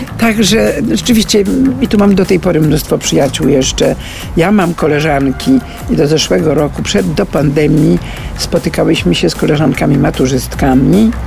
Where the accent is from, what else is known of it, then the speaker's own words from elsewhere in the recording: Warsaw, Masovian Voivodeship, Poland; born there; also born or lived in Łódź; urodziłam się w Warszawie, tylko zburzyli nasz dom w ciągu wojny. W czasie wojny tata dostał w Łodzi pracę i na ulicy Zacisze mieszkałam tu prawie 15 lat.